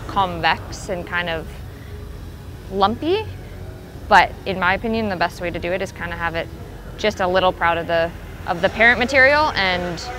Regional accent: Calgary, Alberta, Canada; I'm a welder from Calgary, Alberta, Canada.

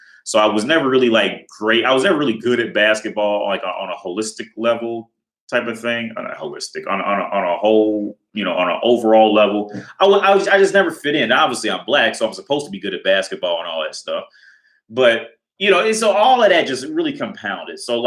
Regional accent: Cincinnati, Ohio, United States; I grew up in Ohio, right? I grew up in a suburb outside of Cincinnati, Ohio. So at first off, Ohio is just a strike against you for being cool, all right?

